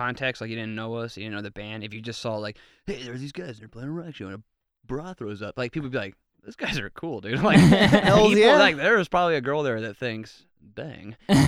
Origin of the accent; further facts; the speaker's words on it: Virginia, United States; also born or lived in Washington, D.C.; We grew up in Virginia and D.C., and we lived here our entire lives mostly.